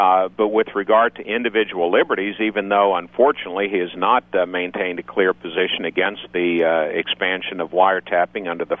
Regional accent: Iowa, United States; born there; As a native Iowan, I was born in Iowa. I always like hearing from folks in America's heartland.

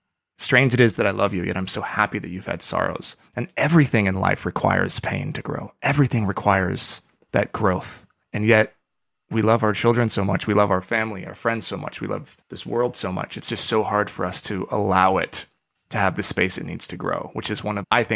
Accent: Oregon, United States; Because I grew up in Oregon and you couldn't have been farther away.

